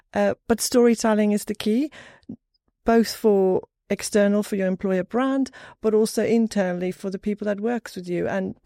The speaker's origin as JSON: {"language": "English", "country": "South Africa", "moved": "as an adult", "said": "I'm from South Africa originally."}